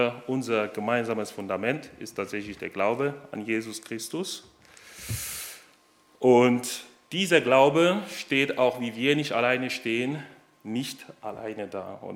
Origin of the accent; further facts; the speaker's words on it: Hoffenheim, Baden-Württemberg, Germany; wir kommen aus Hoffenheim, meine Frau und ich, da sind wir Gemeindemitglieder